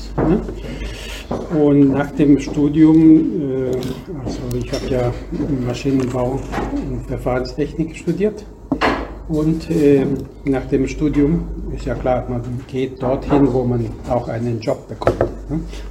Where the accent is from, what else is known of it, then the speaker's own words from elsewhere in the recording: Peru; Anders als bei uns in Lateinamerika. Wir in Peru zum Beispiel, wir möchten immer tanzen.